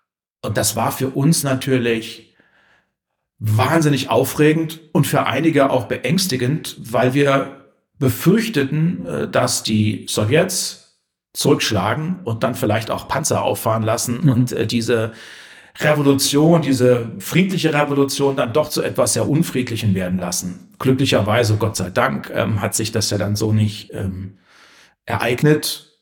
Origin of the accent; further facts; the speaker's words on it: Heringen, Hesse, Germany; Kleinensee gehörte zu meiner Heimatstadt Heringen.